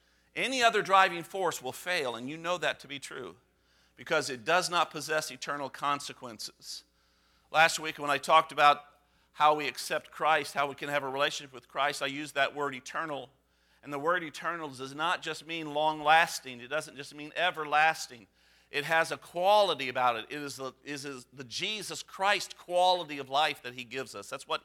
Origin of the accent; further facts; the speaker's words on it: Midwest, United States; Because we're not really Yankees. We're not from the North. We're from the Midwest. So we are softened Yankees, okay? And I consider myself a recovering Yankee.